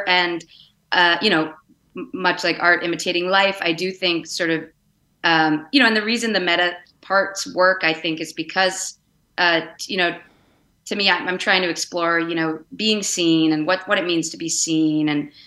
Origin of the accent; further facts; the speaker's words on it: Vermont, United States; But, I grew up in Vermont, and in the pandemic, I spent some time there early on.